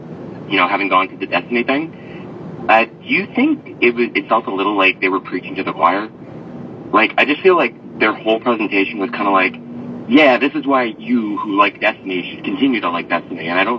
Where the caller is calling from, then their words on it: Ottawa, Ontario, Canada; I'm calling from Ottawa, Canada.